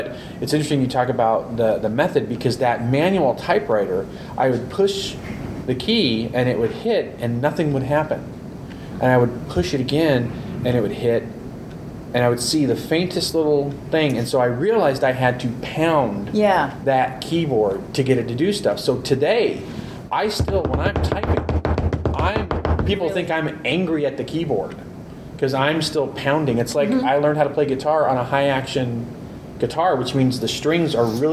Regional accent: Chicago, Illinois, United States; I was born here in Chicago. I went to St. Odello down in the Berwyn-Cicero area, and I broke this hand in the first grade.

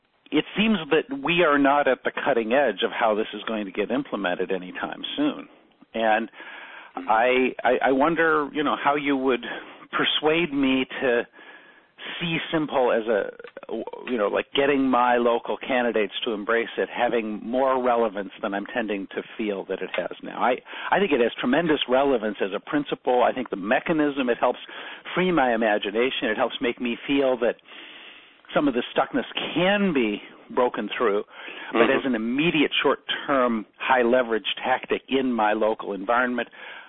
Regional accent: United States; And I'm an American, and my, you know, I do my best to account for my, you know, U.S.-centric biases

